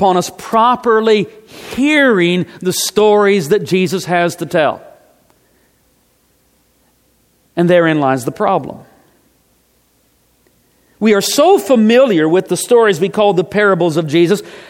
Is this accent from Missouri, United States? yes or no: yes; Missouri, United States; I grew up in Missouri. My mom died when I was 5 years old.